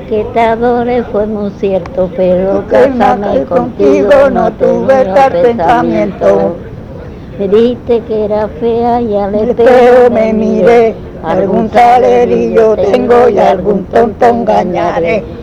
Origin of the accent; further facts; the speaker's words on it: Monda, Andalusia, Spain; De Monda.